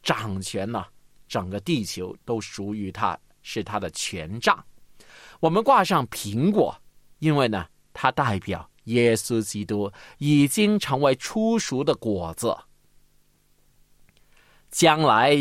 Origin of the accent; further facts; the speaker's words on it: China; 我们的确呢，真的不是以色列人，我们是中国人。